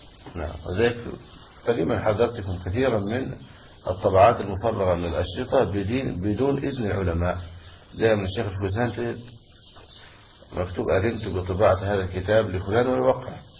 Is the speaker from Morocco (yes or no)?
no; Egypt; في بلدنا مصر